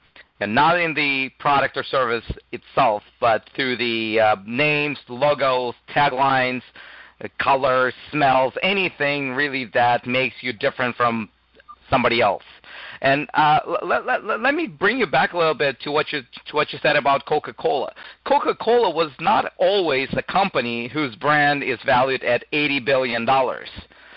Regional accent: Russia; accent: Russian; English is a second language; moved away as an adult; now in Canada; Yes, I am originally from Russia. I was a lawyer there for many years, and then I moved to Canada 8 years ago

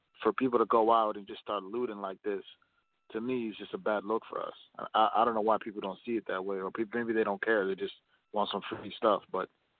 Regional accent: Indiana, United States; I'm from Indiana.

